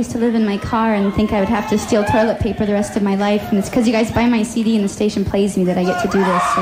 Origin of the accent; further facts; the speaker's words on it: Alaska, United States; I was raised in Alaska and I was living in my car.